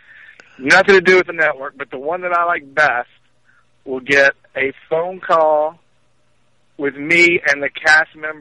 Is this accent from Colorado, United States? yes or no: no; Kentucky, United States; I'm like, what is wrong with my accent here? Now, but, that's just growing up in Kentucky.